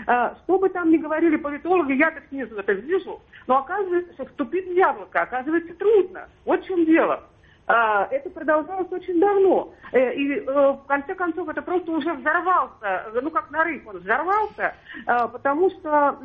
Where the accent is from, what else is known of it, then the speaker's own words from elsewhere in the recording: Moscow, Russia; я вам отвечу просто как москвичка и рядовой член партии «Яблоко».